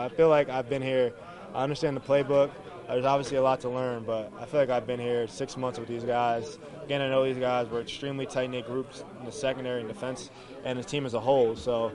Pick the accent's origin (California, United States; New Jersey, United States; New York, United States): New Jersey, United States; Going back to my home state, I was a Jersey kid. I played at Rutgers.